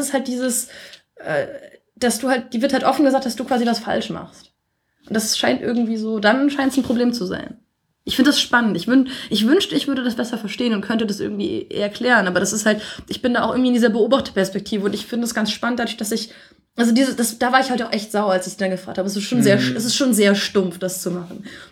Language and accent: German; Lower Saxony, Germany; Also ich komme aus der Nähe von Osnabrück.